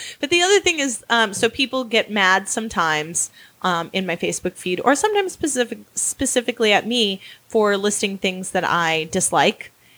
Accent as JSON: {"language": "English", "region": "Wisconsin", "country": "United States", "tie": "born or raised there", "said": "I grew up in Wisconsin, so I didn't ever really think of it that there, I mean, that's my white privilege, right?"}